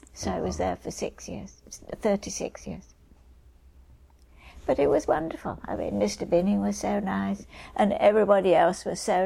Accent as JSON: {"language": "English", "region": "England", "country": "United Kingdom", "moved": "yes", "lives_now": "Canada", "said": "I came to Canada from England in 1952. I think it was June of 1952."}